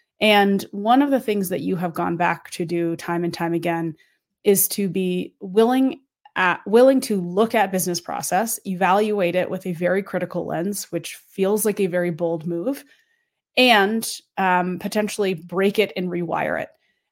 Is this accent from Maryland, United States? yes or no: no; Colorado, United States; Coloradoan. Yeah, there's another syllable there. And Jeff, thank you for coming up to ski with me in my hometown